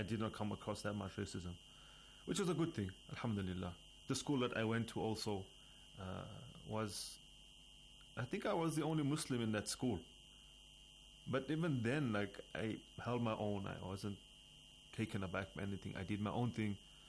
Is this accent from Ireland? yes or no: no; South Africa; moved away; also born or lived in United Kingdom; I grew up in South Africa.